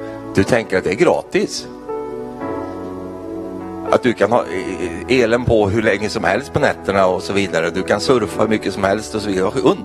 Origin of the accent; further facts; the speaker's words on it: Sweden; För vi svenskar säger ju inte så.